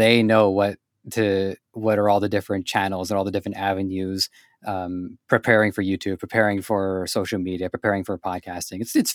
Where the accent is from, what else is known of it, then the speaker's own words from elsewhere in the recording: Canada; because I'm born and raised in Canada, and my running joke is that Canada is basically the United States wearing a helmet.